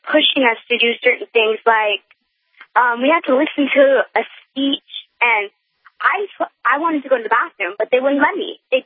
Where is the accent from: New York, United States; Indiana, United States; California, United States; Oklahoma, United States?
California, United States; I'm 11 years old, and I'm from California.